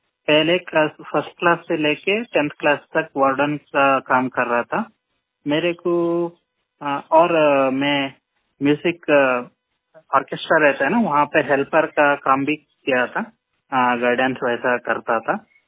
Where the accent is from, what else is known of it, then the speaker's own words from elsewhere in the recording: Bengaluru, Karnataka, India; मैं बैंगलोर से हूँ।